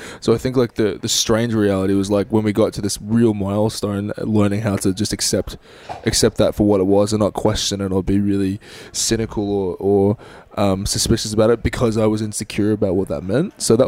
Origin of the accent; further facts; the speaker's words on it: Australia; Yeah, I'm Australian